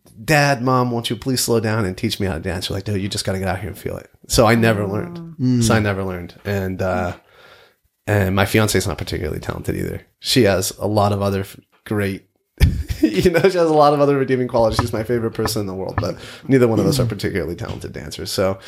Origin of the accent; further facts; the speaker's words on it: San Diego, California, United States; I'm from San Diego.